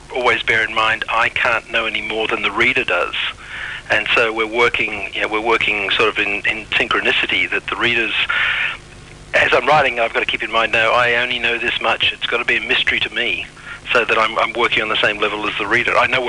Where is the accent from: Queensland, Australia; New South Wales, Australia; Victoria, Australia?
Victoria, Australia; Melbourne; I grew up in Melbourne. I'm from Melbourne originally.